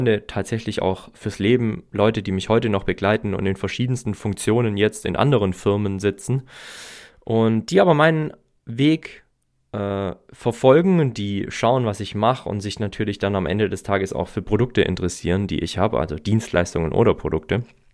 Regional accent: Herrenberg, Baden-Württemberg, Germany; Ich durfte ein Gymnasium besuchen hier in der Nähe von Stuttgart. Herrenberg ist mein Heimatort und ging da aufs Gymnasium.

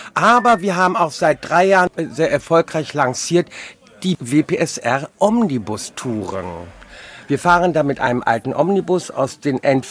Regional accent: Mecklenburg-Vorpommern, Germany; Wir kommen aus Mecklenburg.

